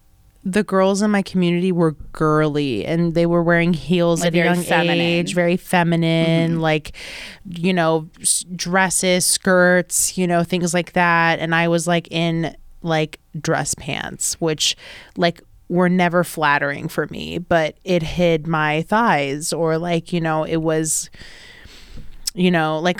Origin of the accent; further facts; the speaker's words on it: Seattle, Washington, United States; born there; Oh, I'm Lebanese. Yes. I'm Arab. I was born in Seattle, but my family is from Lebanon.